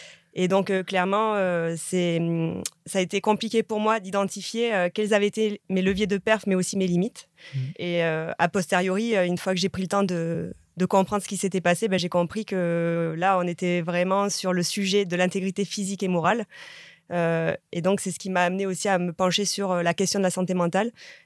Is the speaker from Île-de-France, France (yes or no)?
no; Bagnères-de-Luchon, Occitanie, France; accent: Pyrenean; now in Annecy, France; j'ai 35 ans. Le petit accent que vous entendez vient des Pyrénées, puisque je suis originaire de Bagnères-de-Luchon. Donc, c'est les Pyrénées centrales, juste à la limite de l'Espagne. Et aujourd'hui, je vis à côté d'Annecy